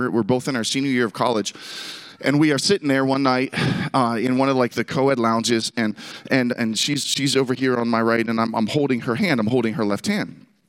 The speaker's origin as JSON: {"language": "English", "town": "Pittsburgh", "region": "Pennsylvania", "country": "United States", "tie": "born or raised there", "said": "So I grew up in Pittsburgh. That's where we're living again. I grew up in Pittsburgh, two older sisters, baby of the family."}